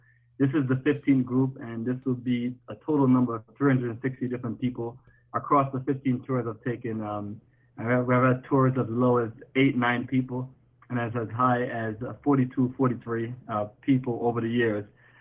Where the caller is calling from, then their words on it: Atlanta, Georgia, United States; Greetings. … I'm calling from Atlanta, Georgia.